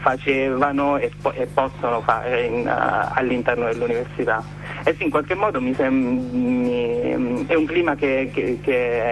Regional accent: Abruzzo, Italy; now in Florence, Italy; sono gay, ho 27 anni, sono abruzzese di origine, vengo da un posto veramente alla fine del mondo, vivo però in questo, almeno per il momento, a Firenze, dove ho studiato filosofia

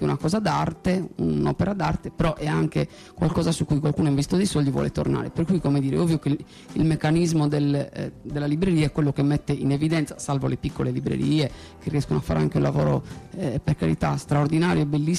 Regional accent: Uta, Sardinia, Italy; io sono di Uta per questo lo dico

